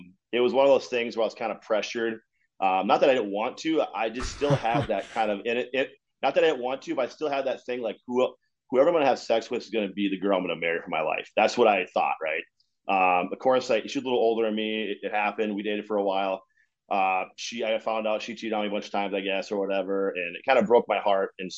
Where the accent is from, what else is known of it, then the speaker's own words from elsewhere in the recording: Duluth, Minnesota, United States; also born or lived in Texas / Rapid City, South Dakota; As we grew up here in Duluth, because my stepdad's parents are here, we moved out here actually from South Dakota Rapid City when I was seven. So I've been here since I was like 7 years old. Like I said, originally from Texas.